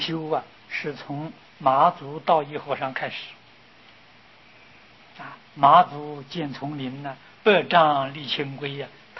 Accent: China; 真正领大众在一起修行是我们中国人啊

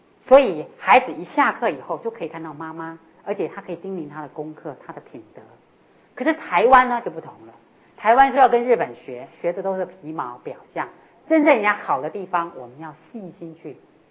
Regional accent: China; 所以身为中国人哦，

